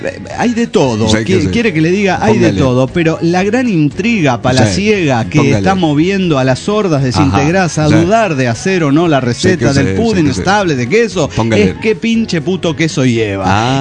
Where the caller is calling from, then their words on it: Aguascalientes, Mexico; de Aguascalientes, México.